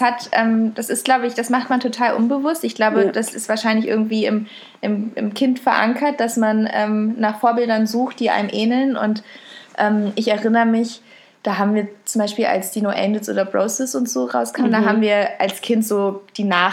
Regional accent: Berlin, Germany; Ach so, ja. Aus Schöneberg.

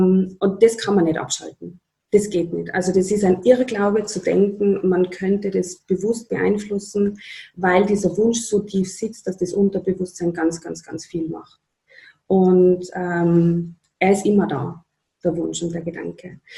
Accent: Upper Austria, Austria; also in meiner Heimatgemeinde nach Oberösterreich und haben dort dann weitergemacht.

